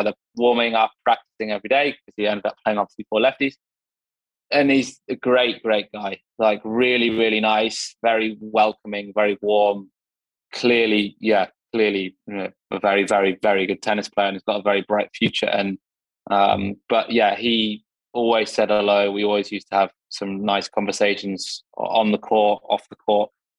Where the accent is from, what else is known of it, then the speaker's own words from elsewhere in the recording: England, United Kingdom; I can't, it's so bad. I'm English and I can't remember.